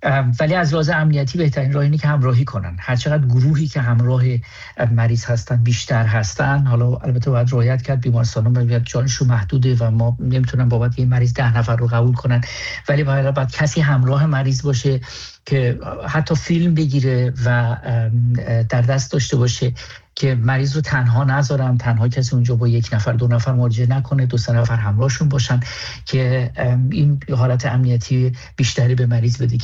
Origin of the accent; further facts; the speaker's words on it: Iran; فقط به عنوان یک ایرانی میتونم بگم که به همگی افتخار میکنم.